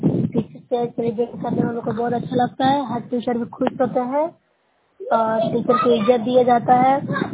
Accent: Bihar, India; मैं नौसरा ब्लॉक से हूँ, जिला नालंदा के निवासी हूँ।

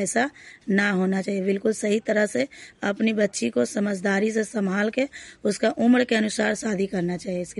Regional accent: Madhopur, India; हम माधोपुर से हैं।

